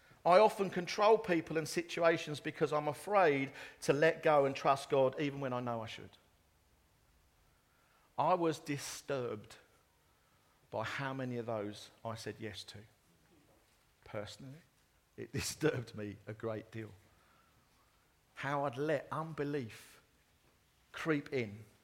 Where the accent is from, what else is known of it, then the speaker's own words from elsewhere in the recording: East of England, United Kingdom; I'm from Essex. Go Essex.